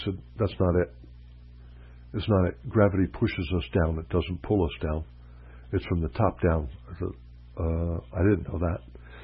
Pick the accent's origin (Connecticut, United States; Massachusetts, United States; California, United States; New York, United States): New York, United States; I'm a New Yorker